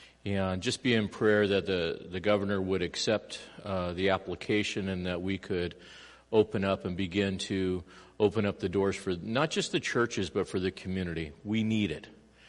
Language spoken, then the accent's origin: English; Los Angeles, California, United States; Growing up in East L.A., when you hear about a drive-by anything, you're usually ducking and covering.